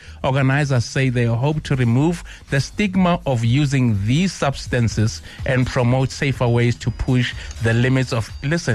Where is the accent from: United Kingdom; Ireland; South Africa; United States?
South Africa; Soweto, Gauteng; Yeah, I come from Pimville.